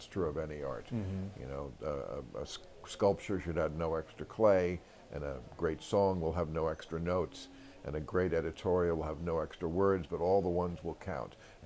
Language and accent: English; East Coast, United States; You know, I am from the East Coast. I lived in New York twice.